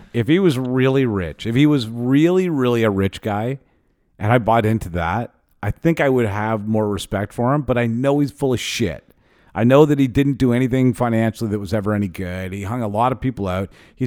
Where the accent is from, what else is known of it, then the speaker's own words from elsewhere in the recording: Canada; I am Canadian.